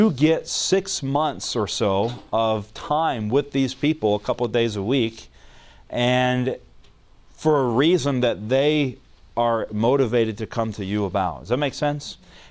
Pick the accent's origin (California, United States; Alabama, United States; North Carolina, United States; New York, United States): Alabama, United States